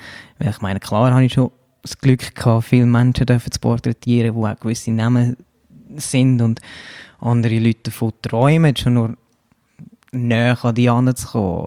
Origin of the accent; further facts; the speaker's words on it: Brugg, Aargau, Switzerland; Ich bin ursprünglicher Brugger.